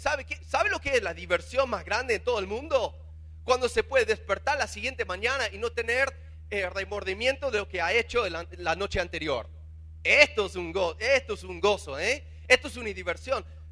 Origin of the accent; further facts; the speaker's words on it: United States; No sé acá, pero yo soy de Estados Unidos